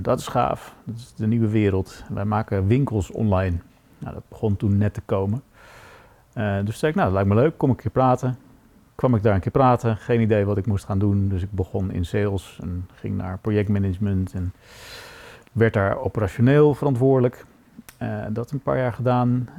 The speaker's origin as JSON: {"language": "Dutch", "town": "Amsterdam", "region": "North Holland", "country": "Netherlands", "tie": "born or raised there", "said": "dat begon in Amsterdam, waar ik geboren ben en nog steeds woon."}